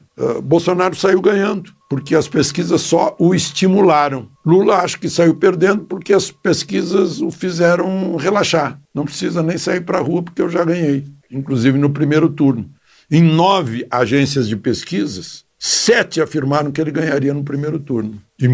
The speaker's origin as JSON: {"language": "Portuguese", "region": "Rio Grande do Sul", "country": "Brazil", "tie": "born there", "said": "eu fui lá no meu estado natal, Rio Grande do Sul."}